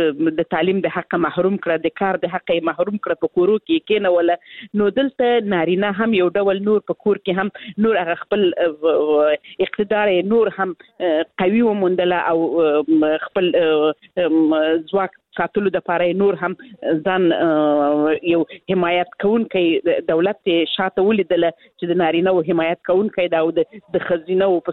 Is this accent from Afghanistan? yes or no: yes; Helmand, Afghanistan; زه خپل د هلمند ولایت څخه یم